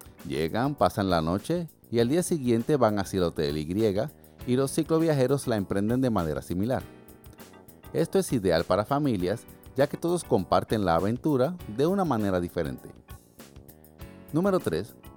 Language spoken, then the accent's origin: Spanish; Puerto Rico; como por ejemplo en mi país, Puerto Rico.